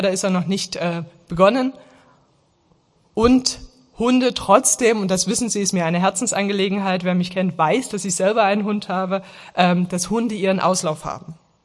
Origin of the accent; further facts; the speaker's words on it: Dresden, Saxony, Germany; Ich bin 42 Jahre alt, geboren in Dresden, dort auch aufgewachsen, habe da Abitur gemacht und habe mein Studium der Rechtswissenschaften an der TU Dresden absolviert